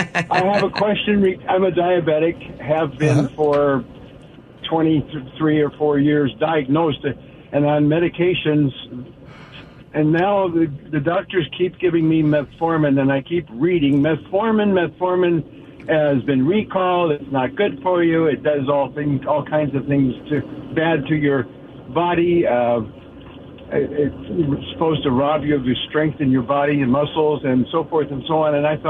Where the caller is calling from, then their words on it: Graham, Washington, United States; I'm not calling from Kirkland. I'm calling from Graham.